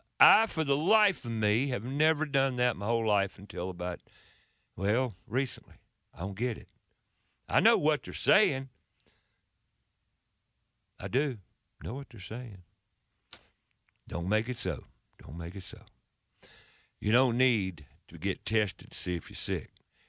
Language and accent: English; Charlotte, North Carolina, United States; I was born and raised in Charlotte, and the weather has changed a bit, gotten seasonally a little warmer in the winter.